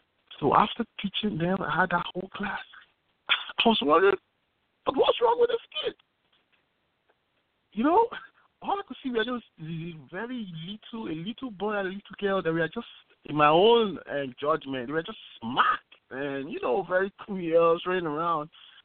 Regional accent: Nigeria; moved away; you can get from my accent that, you know, I'm actually Nigerian and I've been in the country for like

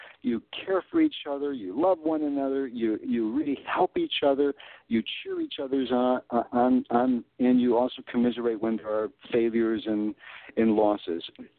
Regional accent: Chicago, Illinois, United States; born there; also born or lived in Australia; Well, because I was born in Chicago and then I moved to Australia, and then I started speaking more Australian when I was there, and then, you know, I came back in 1990 back to Chicago.

